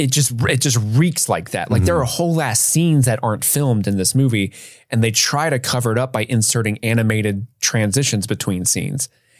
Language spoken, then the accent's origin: English; United Kingdom; I'm a British person.